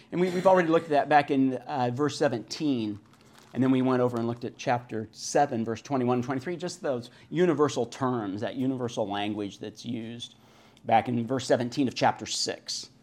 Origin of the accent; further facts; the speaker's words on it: North Platte, Nebraska, United States; I'm from North Platte, so I use that as my valley illustration.